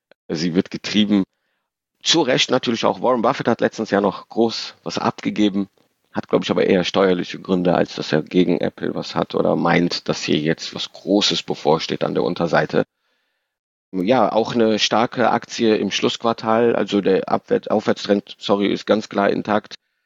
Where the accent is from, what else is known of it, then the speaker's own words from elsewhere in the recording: Rhineland, Germany; Die Kohle, sage ich als Rheinländer, ist auf jeden Fall da.